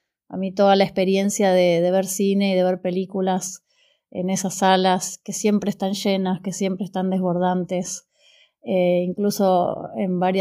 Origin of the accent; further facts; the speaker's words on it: Argentina; yo soy de Argentina